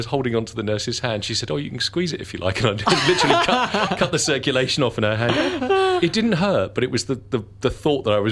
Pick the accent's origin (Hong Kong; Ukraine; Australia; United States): Hong Kong; I grew up in Hong Kong and spent most of my life there